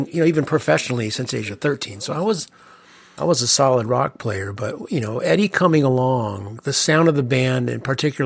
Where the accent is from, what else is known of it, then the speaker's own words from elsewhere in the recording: Evansville, Indiana, United States; sitting in the driveway at my home where I grew up in Evansville, Indiana. I kind of grew up in a smallish Midwestern town